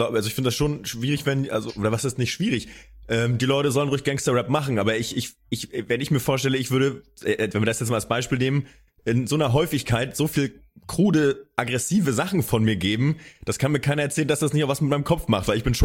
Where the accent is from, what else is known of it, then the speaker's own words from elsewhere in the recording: East Germany, Germany; Ich komme aus dem Osten